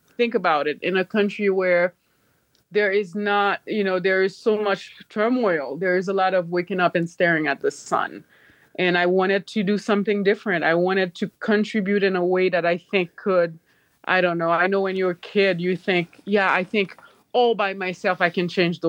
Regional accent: Haiti; You know, growing up in Haiti, the poverty that I saw around me

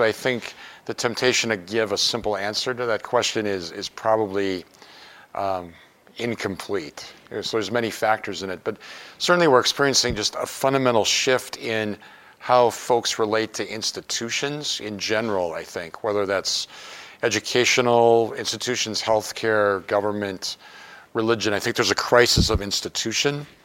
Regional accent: Milwaukee, Wisconsin, United States; But I never thought I would permanently leave Milwaukee. So even though it's my hometown, this has really become home for me in a very short period of time.

